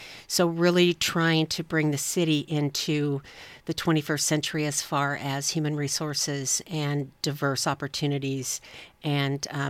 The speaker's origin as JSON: {"language": "English", "town": "Spokane", "region": "Washington", "country": "United States", "tie": "born or raised there", "said": "So I was born and raised in Spokane"}